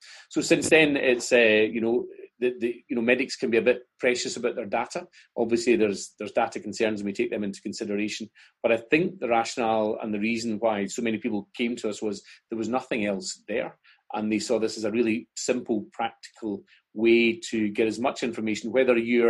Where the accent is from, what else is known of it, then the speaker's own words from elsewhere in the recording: Scotland, United Kingdom; and being Scottish, that's important to me